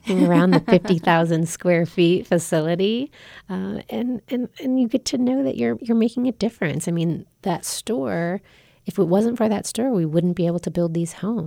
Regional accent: Colorado, United States; You know, I grew up here in the Roaring Fork Valley, and I see more and more of my friends and family unable to afford to live here.

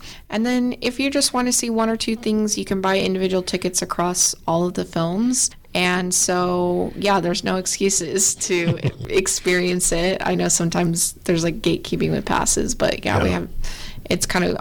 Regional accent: Templeton, California, United States; My dad was an actor, so I grew up in the industry a little bit. Grew up in Templeton, though, so a little far away from it.

